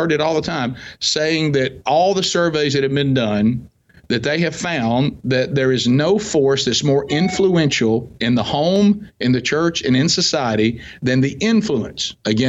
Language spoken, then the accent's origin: English; the South, United States; And you know, I grew up and kind of was immersed in what I call cultural Christianity. I'm from the South. So everybody goes to church